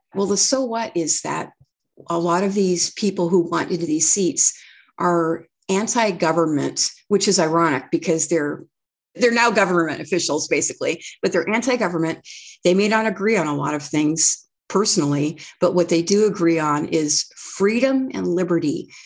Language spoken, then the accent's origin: English; Redding, California, United States; So when I grew up in Reading, it was a heavily Democrat sided community because we had unions and we had sawmills and jobs.